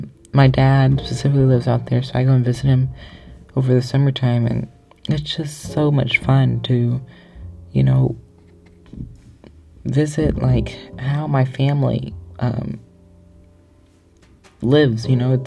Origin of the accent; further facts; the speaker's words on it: Magnolia, Arkansas, United States; now in California, United States; I live in California right now, but I am originally from Arkansas, specifically Magnolia, Arkansas. It's where all my family lives.